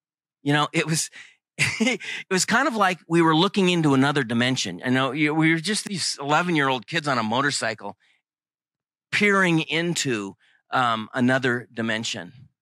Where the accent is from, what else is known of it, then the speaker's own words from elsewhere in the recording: Pacific Northwest, United States; I grew up in the Pacific Northwest in small lumber mill towns.